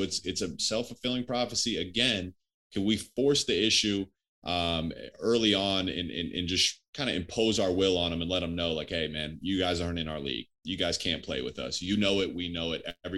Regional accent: Columbus, Ohio, United States; You know, I grew up in Columbus.

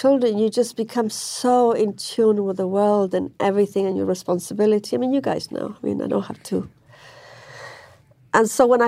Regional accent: Manchester, North West England, United Kingdom; because I grew up in Manchester

